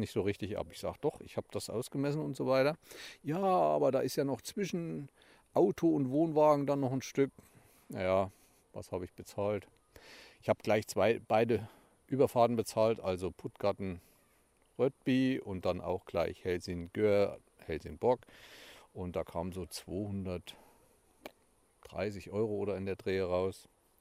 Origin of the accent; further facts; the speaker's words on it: Thuringia, Germany; Nicht wie bei uns in Thüringen, wo man berghoch eine Serpentin und wieder bergrunter eine Serpentin